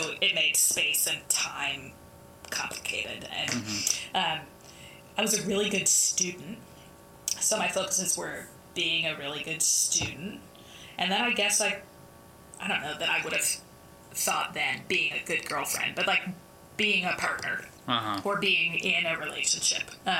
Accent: the South, United States; Yeah, I definitely am born and raised in the South.

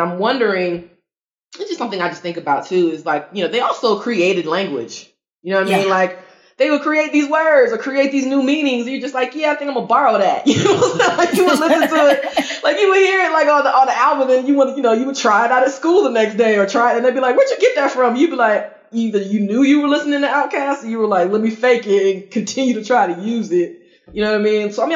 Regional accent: Albany, Georgia, United States; I'm from Albany, Georgia, which is at the southwest corner of the state. Like, I went to Albany State, so we played Clark all the time.

